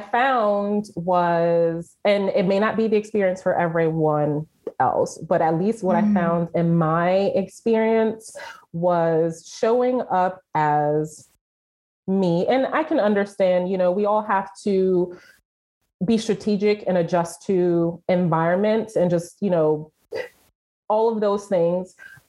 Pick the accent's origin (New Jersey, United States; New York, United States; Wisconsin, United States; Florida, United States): New York, United States; Bronx; even telling people that I was from the Bronx was like, let alone telling them that I grew up in the projects. I was just like, yeah, I'm from the Bronx.